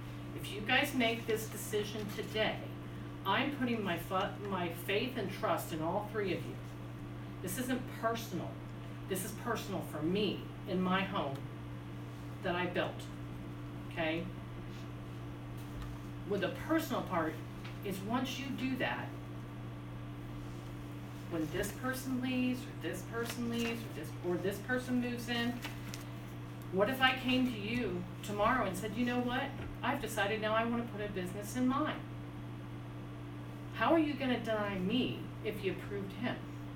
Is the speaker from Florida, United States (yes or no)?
no; Kettering, Ohio, United States; I grew up in Kettering, Ohio, and I had a home in Centerville, Ohio for years before I married my husband